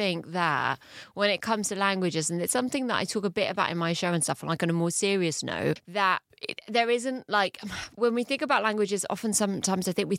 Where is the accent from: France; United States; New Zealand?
France; Because when I was growing up in France, I took so much pride in the fact that I didn't have an English accent when I spoke French.